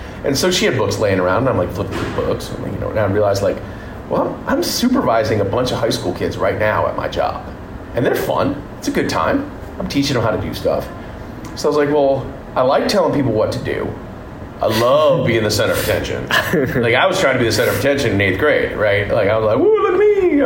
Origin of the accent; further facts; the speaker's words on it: Michigan, United States; So I grew up in Michigan. Mm-hmm. I grew up in my hometown out of Michigan.